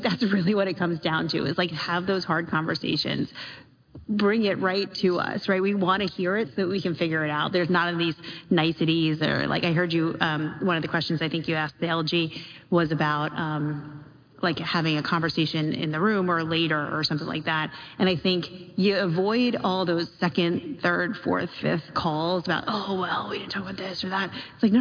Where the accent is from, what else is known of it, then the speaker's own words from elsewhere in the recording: Wildwood, New Jersey, United States; So I grew up in Wildwood, so it's pork roll there.